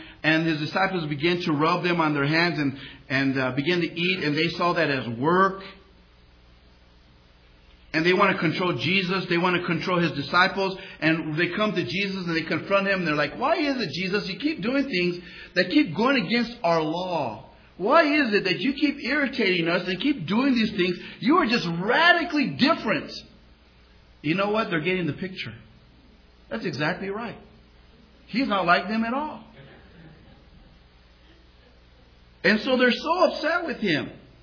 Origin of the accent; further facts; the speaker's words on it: Las Vegas, Nevada, United States; They'll look at me. I said, look, guys, I'm from Vegas. That's my hometown.